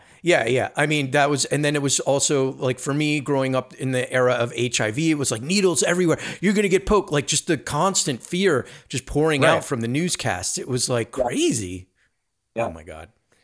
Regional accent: New Jersey, United States; I grew up in Jersey right across the bridge. And people in New Jersey had this inherent fear of like don't go into the city.

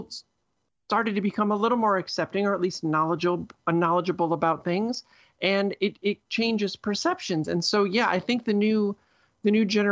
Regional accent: Midwest, United States; like where I grew up in the Midwest, in usually in pretty small towns or suburbs of big cities

